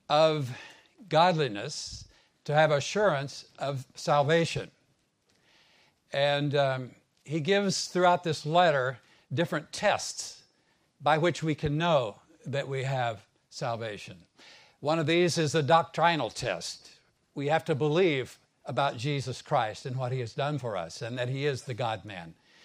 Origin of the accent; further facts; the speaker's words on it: United States; It reminds me of a story back in my home country in America.